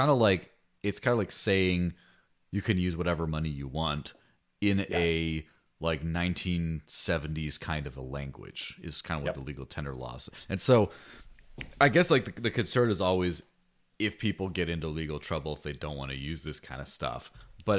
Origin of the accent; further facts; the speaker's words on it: Arizona, United States; A few do actually on the border town I grew up near in Arizona.